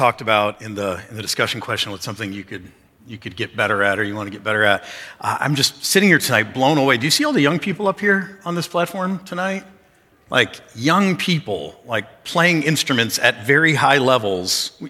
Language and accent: English; Detroit, Michigan, United States; We're from Detroit, so that's our thing.